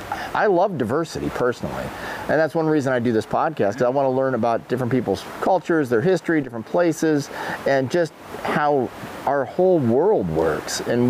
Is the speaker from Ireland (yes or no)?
yes; Ireland; Like, I'm Irish, right? So obviously, I like potatoes.